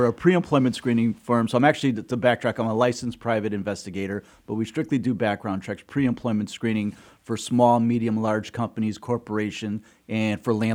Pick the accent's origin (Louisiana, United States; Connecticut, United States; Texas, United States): Connecticut, United States; Waterbury; I grew up in Waterbury, Connecticut. I come from a tough city.